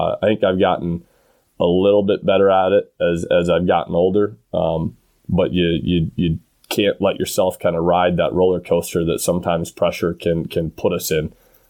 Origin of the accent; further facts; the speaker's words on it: Illinois, United States; My family had all moved to Wisconsin. And so I grew up in Illinois.